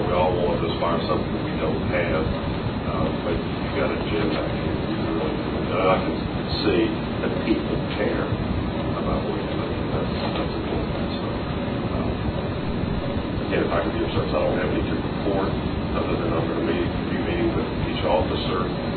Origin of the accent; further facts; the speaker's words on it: Pasadena, United States; I grew up in Pasadena. Tried to leave there years ago with the CIA, and that didn't work out. So I put my football and stayed in Pasadena.